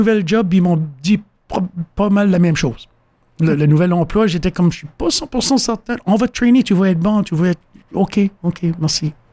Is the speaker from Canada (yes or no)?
yes; Neguac, New Brunswick, Canada; j'étais habitué à Miramichi. Je connais Miramichi, j'ai grandi à Négoac, je connais l'endroit, je connais les rues, je connais le monde.